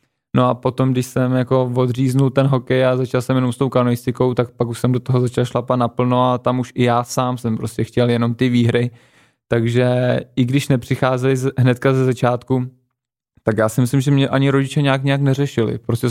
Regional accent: Nymburk, Central Bohemian Region, Czechia; já vlastně pocházím z Nymburka, to je asi tady kousek, nevím, 40 kilometrů od Prahy, kde jsem teda začínal i s hokejem

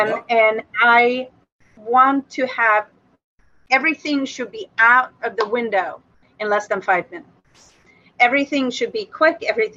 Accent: Sweden; I'm from Sweden

